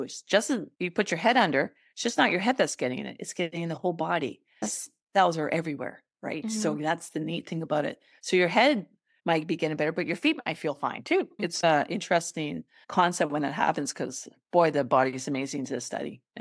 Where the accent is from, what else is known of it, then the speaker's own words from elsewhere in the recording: Canada; And I'm from Canada.